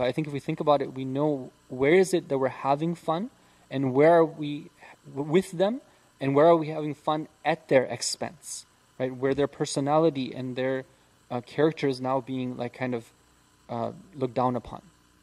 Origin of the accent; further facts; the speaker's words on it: Midwest, United States; you know, I grew up in the Midwest, and for some reason, when I was a kid, I used to be scared of squirrels.